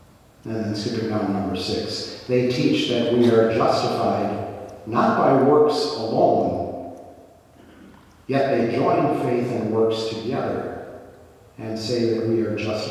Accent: Wisconsin, United States; So I grew up that way in Wisconsin.

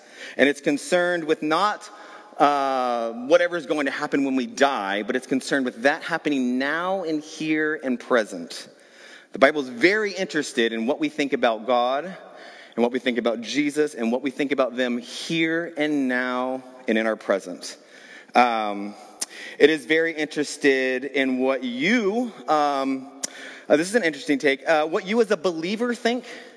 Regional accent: the South, United States; I'm from the South. They say the law there.

